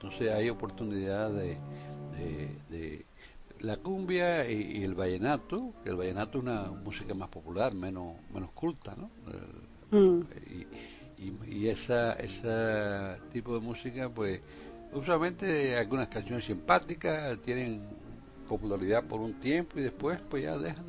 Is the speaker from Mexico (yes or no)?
no; Cuba; moved away; Y después de que yo salí de Cuba